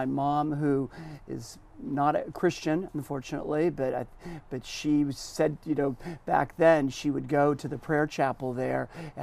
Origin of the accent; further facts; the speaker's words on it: Santa Barbara, California, United States; I grew up here in Santa Barbara, Montecito Union, Santa Barbara Junior High, Santa Barbara High School, and then down to UCLA